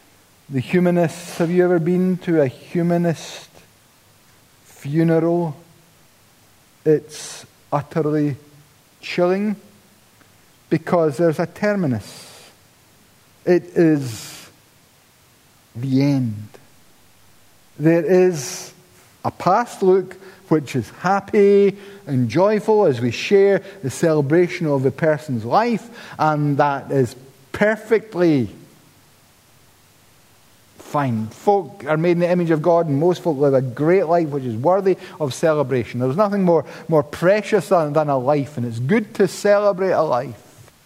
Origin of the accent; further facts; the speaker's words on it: Paisley, Scotland, United Kingdom; And I'm from Paisley.